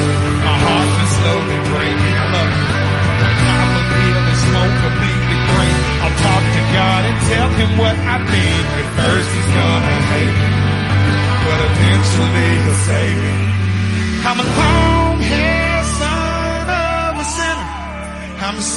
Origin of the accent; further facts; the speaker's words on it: Nashville, Tennessee, United States; I'm from Nashville, Tennessee.